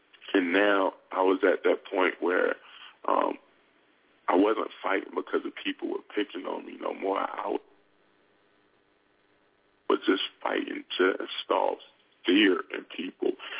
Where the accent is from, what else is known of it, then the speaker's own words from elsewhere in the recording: Raleigh, North Carolina, United States; being that I was from Africa, even though I was born in the city of Raleigh, even though I was growing up in the same hood, in the same bad neighborhood as the rest of my peers